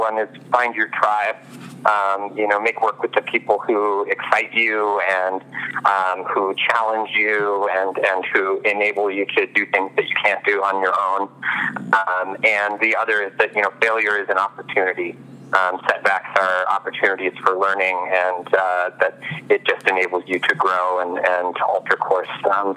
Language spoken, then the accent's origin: English; Indiana, United States; also born or lived in Vermont / New England; now in California, United States; I grew up in mostly rural settings. I was born in Vermont. I was raised in southern Indiana. I lived all over secluded areas of New England before coming out to California.